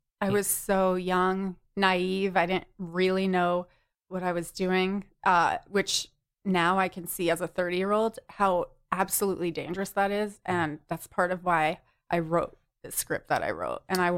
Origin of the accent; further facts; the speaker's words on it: Northeast, United States; also born or lived in Vermont / New Hampshire / Connecticut; now in Los Angeles, United States; Originally from the Northeast.